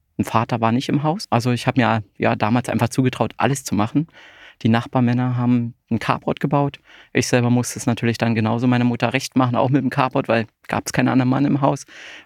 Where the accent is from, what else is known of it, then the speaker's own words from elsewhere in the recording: Brandenburg, Germany; Ja, ich bin aus dem Berliner Umland groß geworden